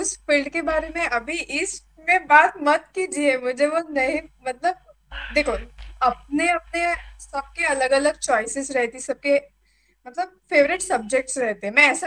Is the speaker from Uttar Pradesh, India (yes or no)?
no; Akola, Maharashtra, India; महाराष्ट्र, हाँ महाराष्ट्र से अकोला शहर से हूँ मैं